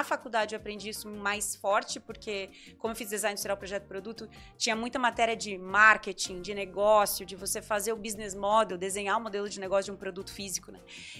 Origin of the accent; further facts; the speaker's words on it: Curitiba, Paraná, Brazil; Sou de Curitiba, sou casada, tenho dois filhos e tenho 42 anos.